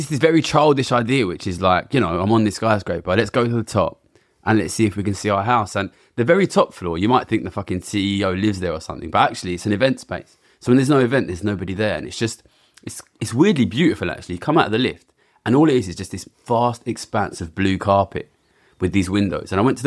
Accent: London, United Kingdom; I come from London.

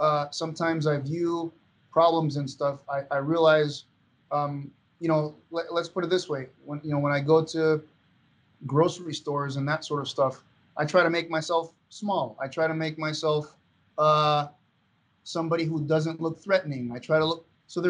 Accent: Venezuela; English is a second language; I speak a bit of French and a bit of Haitian, and I speak some Spanish. I mean, growing up in Venezuela

